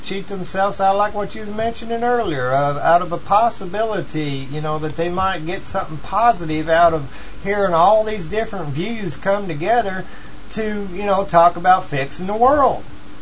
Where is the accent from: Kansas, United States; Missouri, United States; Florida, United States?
Missouri, United States; You know, I'm from Missouri, all right, and I don't always have proper grammar. I'm raised around a bunch of what some people would call rednecks or whatever